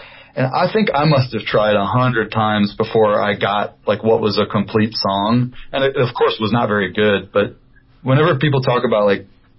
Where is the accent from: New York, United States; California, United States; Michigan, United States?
Michigan, United States; Detroit; I grew up in Detroit, and there's this blues guy that was a teacher that my friend was taking lessons from